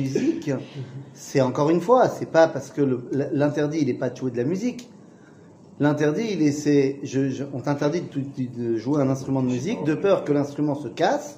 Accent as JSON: {"language": "French", "town": "Metz", "region": "Grand Est", "country": "France", "said": "Moi, je viens de Metz"}